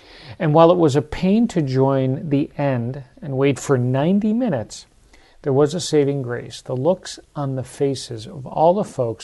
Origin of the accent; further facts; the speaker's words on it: Chicago, Illinois, United States; give his listeners my list of gotta-dos when visiting Chicago, my hometown.